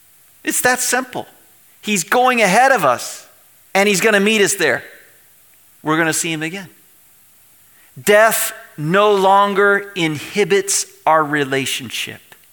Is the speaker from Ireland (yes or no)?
no; Tampa, Florida, United States; moved away as an adult; now in Ottawa, Canada; Most of you know I'm originally from Florida, Tampa area, Clearwater, St. Pete.